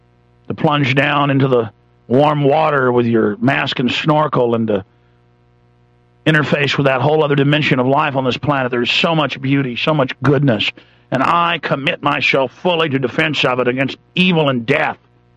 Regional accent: the South, United States; and I'm from the South. I'm not bashing the South. My family was all on the Confederate side.

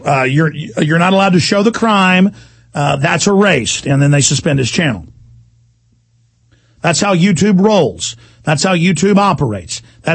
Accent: Texas, United States; You know, I'm from Texas, where it's not really rebel flag country, even though Texas was involved on the rebel side

